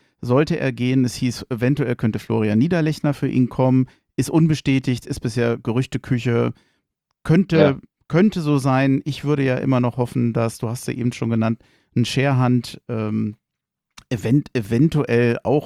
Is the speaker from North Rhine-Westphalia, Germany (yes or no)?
no; Berlin, Germany